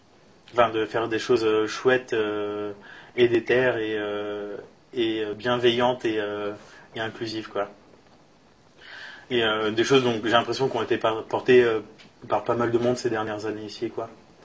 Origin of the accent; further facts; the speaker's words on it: Grand Est, France; born there; vu que je suis né dans le Grand Est maintenant